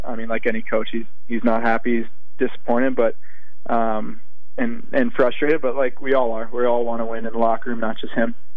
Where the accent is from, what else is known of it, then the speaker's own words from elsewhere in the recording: Orlando, Florida, United States; Orlando, Florida.